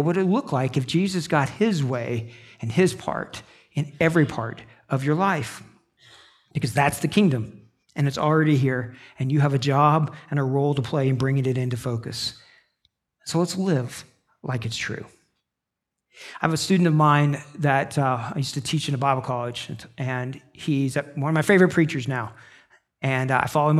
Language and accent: English; Tennessee, United States; Where are you from? I said, Tennessee.